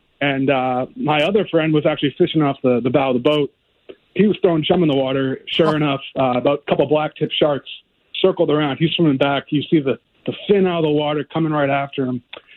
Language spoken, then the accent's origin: English; Marshall Islands; So I grew up in the Marshall Islands, which it's a military base west of Hawaii, between Hawaii and Japan.